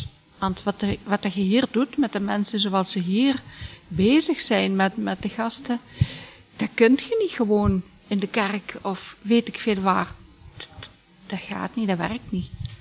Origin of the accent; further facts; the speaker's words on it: Overpelt, Limburg, Belgium; Ik ben ongeveer 10 jaar geleden terug naar Ree gekomen. Ik ben van Overpelt afkomstig.